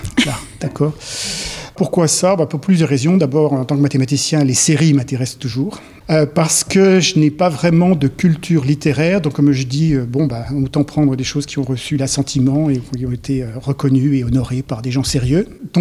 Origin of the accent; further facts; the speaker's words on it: France; moved away as an adult; now in United States; Je suis parti de France quand j'avais 30-31 ans et je suis resté aux États-Unis, d'abord sur la côte ouest, à la Silicon Valley.